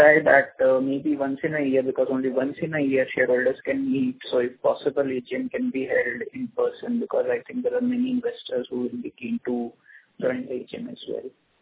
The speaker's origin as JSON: {"language": "English", "region": "Delhi", "country": "India", "said": "Because I am also from Delhi, so probably I can attend face to face."}